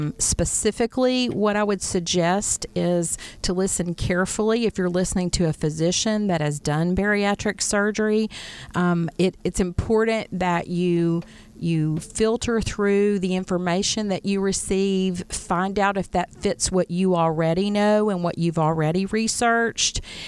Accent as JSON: {"language": "English", "region": "Louisiana", "country": "United States", "tie": "born or raised there", "also_born_or_lived": "Texas", "said": "I was born in Texas, raised in Louisiana"}